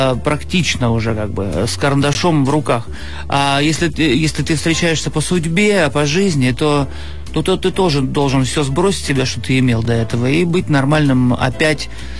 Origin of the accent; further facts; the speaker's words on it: Sakhalin Oblast, Russia; born there; поскольку я родился на Сахалине, на океанском воздухе